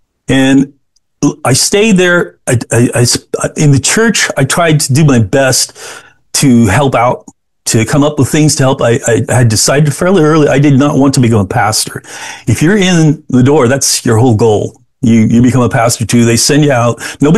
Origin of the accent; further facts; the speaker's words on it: United States; moved away as an adult; now in Netherlands; I'm an American. I spent 20 years in the Army. I got out in the Netherlands. And I've been living here since 96, actually.